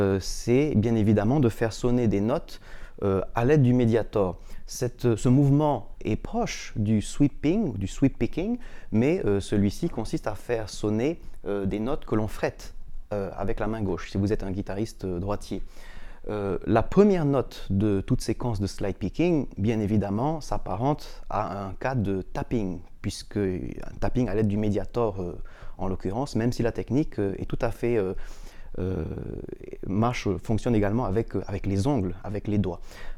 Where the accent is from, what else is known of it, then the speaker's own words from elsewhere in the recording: French Polynesia; je suis guitariste originaire de Tahiti en Polynésie française